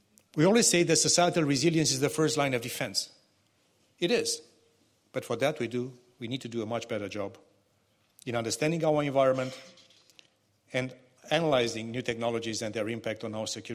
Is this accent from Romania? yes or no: yes; Romania; English is a second language; I'm proud that in my home country of Romania